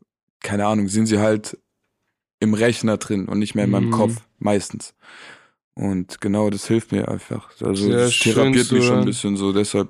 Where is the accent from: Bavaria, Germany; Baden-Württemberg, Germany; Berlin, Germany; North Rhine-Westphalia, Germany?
Baden-Württemberg, Germany; accent: Baden German; Wegen dem Badnerdeutsch. Ich komme ja aus dem Süden und da hat man seinen Akzent so